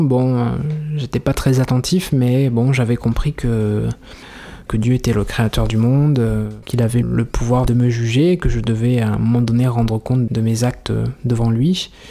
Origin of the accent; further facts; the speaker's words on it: Pessac, Nouvelle-Aquitaine, France; born there; Bon, je vis à Bordeaux, je suis né à Pessac, une commune qui est accolée à la ville de Bordeaux. Je suis né en fait dans une famille dont la mère est chrétienne